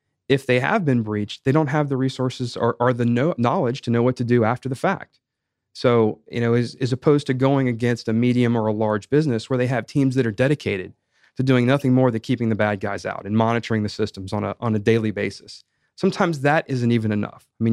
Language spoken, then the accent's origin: English; Roswell, Georgia, United States; I'm actually a native Atlantan, one of the few left. So I was born and raised in Roswell.